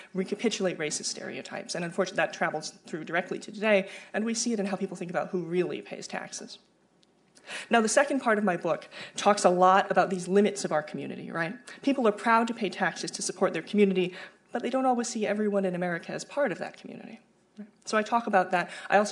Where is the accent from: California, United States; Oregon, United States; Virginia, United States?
California, United States; I'm from California. It happens far too commonly, frankly.